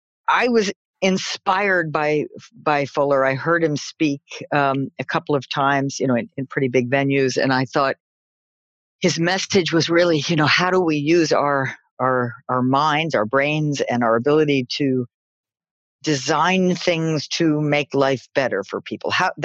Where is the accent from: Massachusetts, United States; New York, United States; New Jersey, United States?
New York, United States; New York City; Well, I grew up in New York City, which sounds glamorous, and it wasn't. It was wonderful.